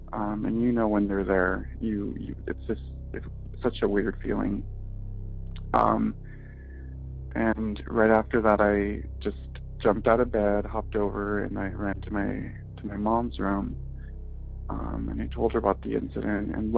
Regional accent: Los Angeles, California, United States; I'm from Los Angeles.

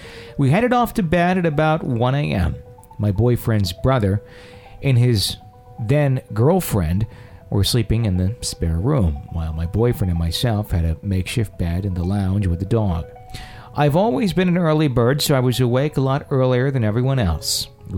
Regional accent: Fond du Lac, Wisconsin, United States; There was a hotel in my hometown in Fond du Lac, Wisconsin

